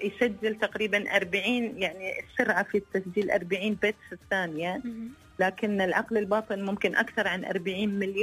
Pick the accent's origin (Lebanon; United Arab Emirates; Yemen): United Arab Emirates; عندنا في الإمارات